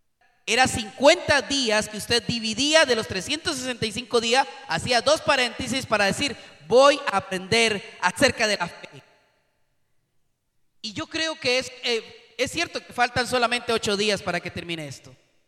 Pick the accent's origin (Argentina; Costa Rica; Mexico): Costa Rica; es primero voy a ver si me sirve, como buen tico, voy a ver si me sirve.